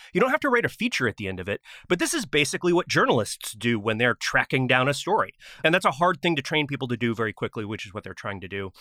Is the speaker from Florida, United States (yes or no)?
yes; Florida, United States; And so growing up in Florida, you would figure out how bad a hurricane was by which Waffle Houses remained open where.